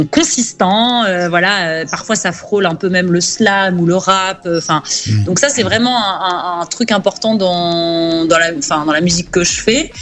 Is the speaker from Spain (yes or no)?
yes; Spain; moi, ma maman est du Maroc, j'ai grandi en Espagne